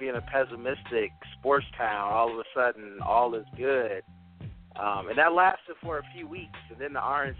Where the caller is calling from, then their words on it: Cleveland, Ohio, United States; I'm coming from Cleveland, Ohio, the city of champions.